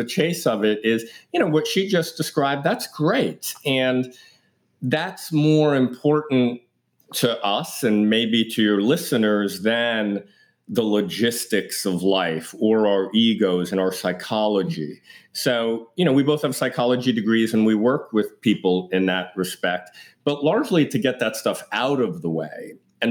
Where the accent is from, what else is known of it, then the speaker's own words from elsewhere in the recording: New York, United States; I grew up in Greenwich Village in Manhattan, and our neighbors across the hall were gay.